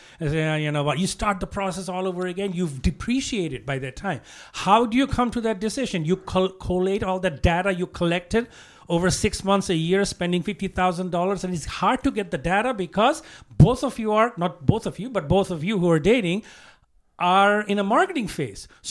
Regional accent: Bangladesh; first language Bengali; English is a second language; I'm from Bangladesh. I think in Bangla, you know, there's a processing time.

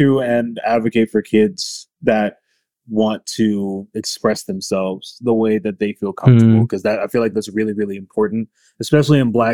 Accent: Denton, Texas, United States; because I'm still in Denton. I'm still in my hometown and everything like that. So I see people that I went to high school

